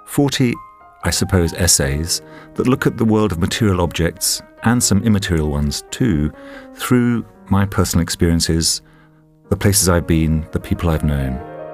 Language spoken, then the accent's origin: English; London, United Kingdom; I grew up in the West London suburb that produced … I was not a mod.